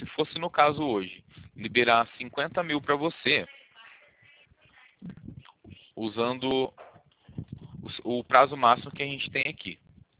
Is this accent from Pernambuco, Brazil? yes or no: no; São Paulo, Brazil; sou do interior de São Paulo.